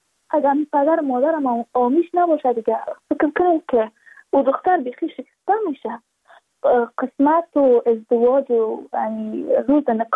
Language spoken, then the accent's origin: Persian; Badakhshan, Afghanistan; چون ما از بدخشان هستیم، یعنی منطقه دور دستش